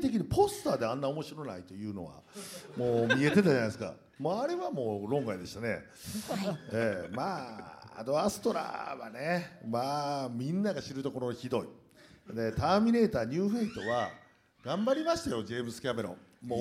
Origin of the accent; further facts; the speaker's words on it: Kobe, Hyogo, Japan; その頃からやっぱりポロリっていうのは僕の長田区では結構共通語になってまして